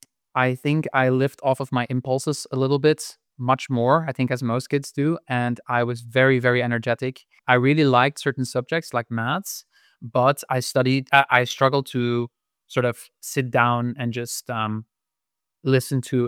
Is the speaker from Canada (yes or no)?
no; Belgium; moved away as an adult; I am from Belgium originally. I lived there for most of my life. But as I started my first job, I moved to a different country while I was studying.